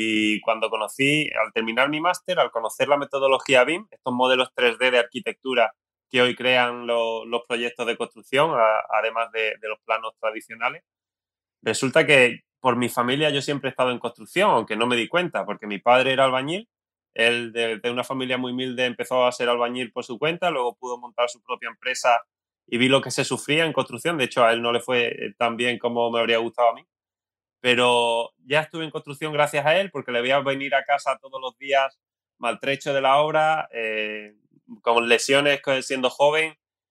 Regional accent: Marbella, Andalusia, Spain; soy de Marbella, del sur de España, que es una ciudad preciosa

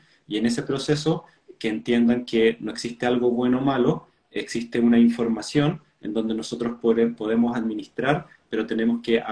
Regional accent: Chile; Yo soy chileno, estoy acá en Chile.

